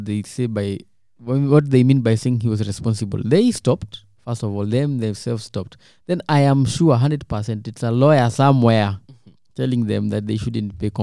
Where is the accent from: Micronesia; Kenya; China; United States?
Kenya; Nyeri, Nyeri County; I come from Nyeri. Yeah. I come from Central Province